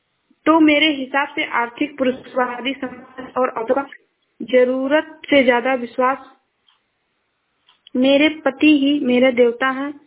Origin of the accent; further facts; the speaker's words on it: Uttar Pradesh, India; मैं जिला श्रावस्ती से हूँ।